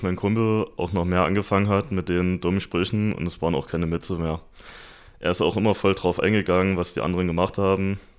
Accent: Thuringia, Germany; moved away; Nach dem Abschluss bin ich ja auch aus Thüringen weggezogen.

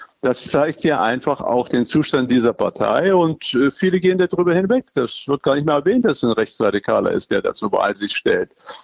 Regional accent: Erfurt, Thuringia, Germany; Man weiß gar nicht mehr, selbst als Erfurter, wo kann man am besten durch

